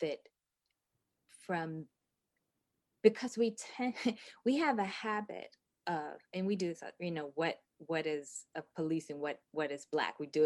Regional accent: Northeast, United States; growing up in the Northeast and being born, my family being in the Deep South, that's my private culture.

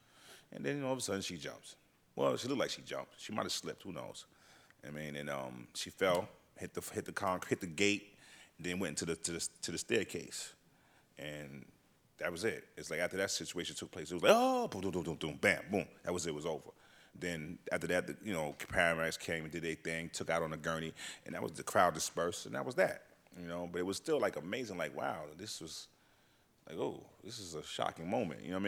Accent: Brooklyn, New York, United States; We grew up in Brownsville. We was raised in the projects, man. We went from one project to another project to another project.

